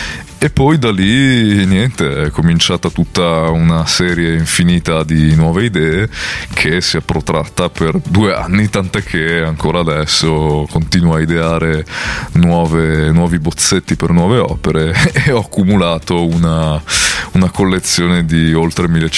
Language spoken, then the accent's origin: Italian; Udine, Friuli-Venezia Giulia, Italy; born there; Sono nato a Udine